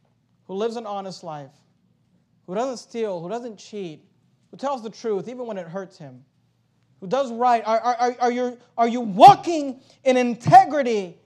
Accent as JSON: {"language": "English", "region": "California", "country": "United States", "tie": "born or raised there"}